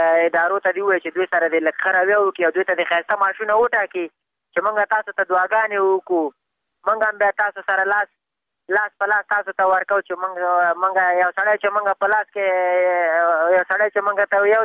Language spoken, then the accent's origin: Pashto; Afghanistan; موږ هم د افغانستان بچیان یو د افغانستان معلولین یو پوه شئ موږ باندې افغانستان ډېر ګران دی